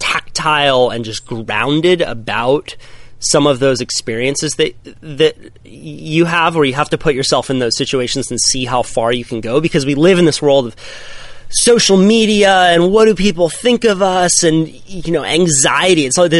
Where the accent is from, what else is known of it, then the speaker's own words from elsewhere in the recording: Santa Cruz, California, United States; Grew up right here in Santa Cruz, California. You know, youngest of five.